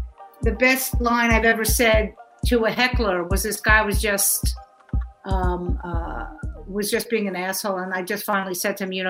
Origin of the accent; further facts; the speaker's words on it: Brooklyn, New York, United States; I'm from Brooklyn. What can I tell you?